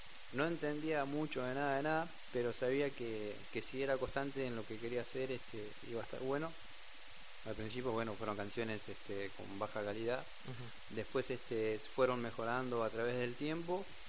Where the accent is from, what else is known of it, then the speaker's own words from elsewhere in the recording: Pedro Luro, Buenos Aires Province, Argentina; yo digo que mi pueblo Pedro Luro siempre es algo muy hermoso, por ahí no nos damos cuenta de lo que tenemos, pero que es algo natural, normal, ¿viste?